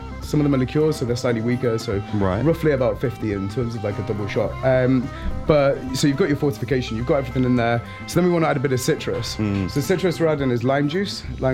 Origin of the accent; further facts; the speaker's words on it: Edinburgh, Scotland, United Kingdom; And so I grew up in Edinburgh. I can guarantee it's very tropical.